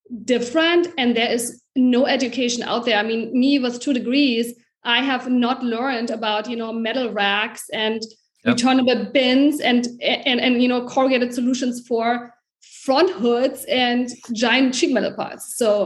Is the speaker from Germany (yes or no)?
yes; Germany; English is a second language; now in United States; as you may can hear my accent, I was born and raised in Germany. That's also where I studied packaging engineering in Berlin. And then I came to Clemson to do my master's degree also in packaging science.